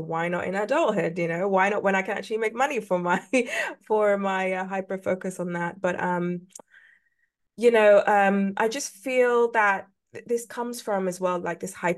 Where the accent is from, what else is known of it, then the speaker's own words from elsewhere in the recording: London, United Kingdom; I am from London, England. This awful accent.